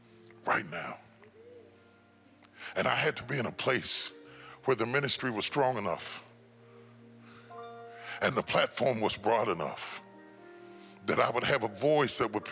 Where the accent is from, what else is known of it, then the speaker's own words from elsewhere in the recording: West Virginia, United States; moved away; I came all the way from West Virginia 24 years ago to establish a ministry